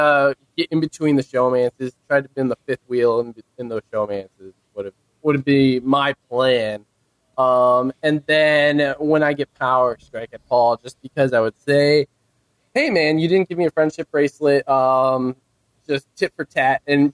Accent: Illinois, United States; He always says Illinois because I'm from Illinois.

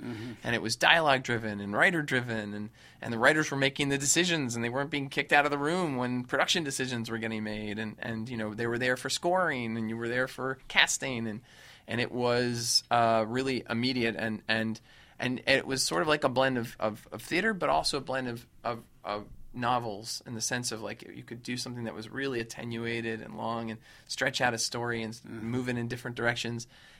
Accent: Rye, New York, United States; also born or lived in Suffern, New York; I was born in New York. In Suffern, New York, but I grew up in Westchester County mostly, in Rye, New York, right outside.

